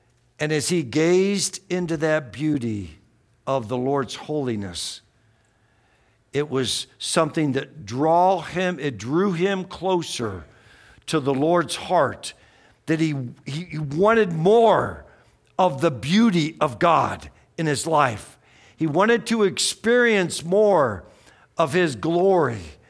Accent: Atlanta, Georgia, United States; now in Weaverville, United States; moved to Weaverville, North Carolina, where the cows live out there in the pasture. And, you know, I came from Atlanta, so, you know, having cows in the backyard was kind of funny to me

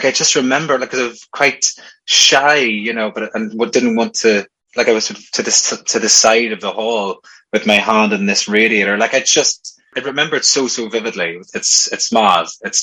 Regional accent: Northern Ireland, United Kingdom; Yes, I'm from County Tyrone, yeah.

